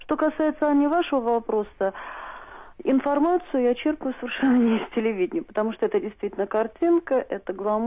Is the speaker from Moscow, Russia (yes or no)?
no; Saint Petersburg, Russia; Я не просто петербурженка, я живу в Петергофе.